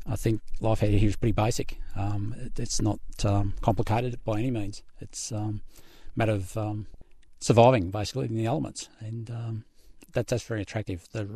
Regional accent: Moorabbin North, Victoria, Australia; I'm from Victoria, a place called Moorabbin North. It's a dairy country, a bit of potato growing, rains a lot of green hills.

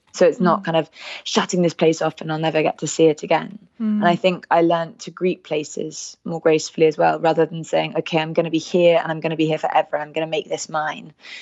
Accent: London, United Kingdom; growing up in London

